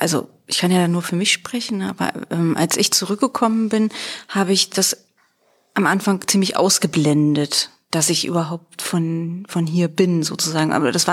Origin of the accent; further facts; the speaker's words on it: Treuenbrietzen, Brandenburg, Germany; mein Mann und ich, wir kommen eigentlich aus Treuenbrietzen und Umgebung